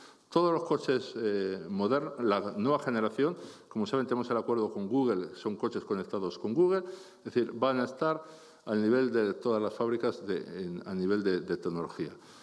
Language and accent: Spanish; Castile and León, Spain; yo como castellano leonés, quiero que esta tierra, mi tierra